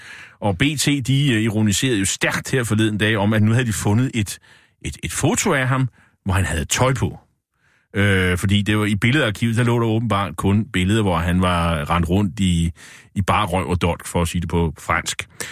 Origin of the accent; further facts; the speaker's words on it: Gentofte, Capital Region of Denmark, Denmark; min hjemkommune Gentofte